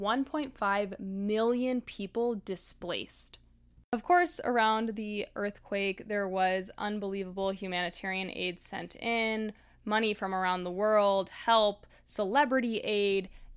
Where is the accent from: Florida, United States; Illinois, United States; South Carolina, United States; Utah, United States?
Florida, United States; Miami; I've shared before, I grew up in Miami